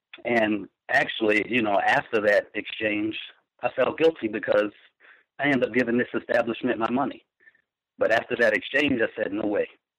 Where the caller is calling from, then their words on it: Delaware, United States; I'm 302 from Delaware.